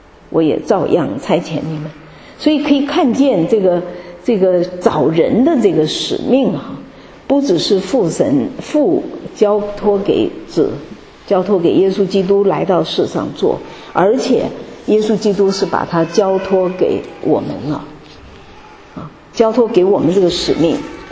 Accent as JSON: {"language": "Chinese", "town": "Hangzhou", "region": "Zhejiang", "country": "China", "tie": "born or raised there", "said": "而且他是杭州人，杭州是我的家乡哈"}